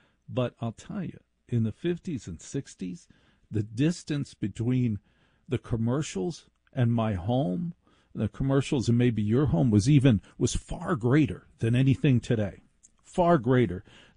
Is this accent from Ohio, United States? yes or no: no; Maplewood, New Jersey, United States; When I was a kid growing up in Maplewood, New Jersey, I'd see this stuff on TV, and I'm like, that has nothing to do with my home.